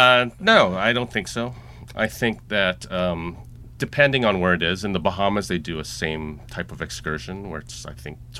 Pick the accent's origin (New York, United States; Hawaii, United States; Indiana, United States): Hawaii, United States; And growing up in Hawaii, I'm used to being in the water.